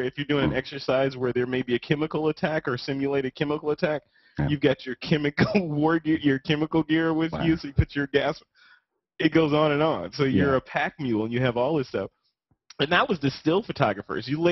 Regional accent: Chicago, Illinois, United States; So I'm a Midwestern boy, right? So I'm out of Chicago initially. That's where I was coming from. So I'm from the Midwest

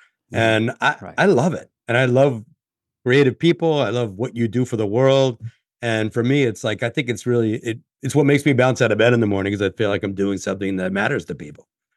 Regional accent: Phoenix, Arizona, United States; growing up in Phoenix, it wasn't that easy to be a fan of entertainment.

